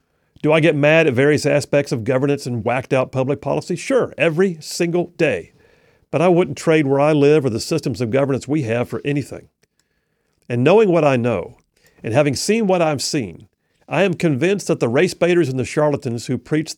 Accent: United States; I'm an American, but I've got a right and an ability to form an opinion about foreign policy.

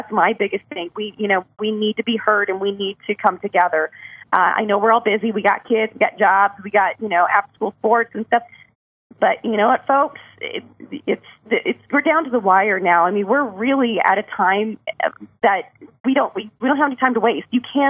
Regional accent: Denver, Colorado, United States; now in Alabama, United States; Again, I'm from Denver. Woo-woo, go Colorado.

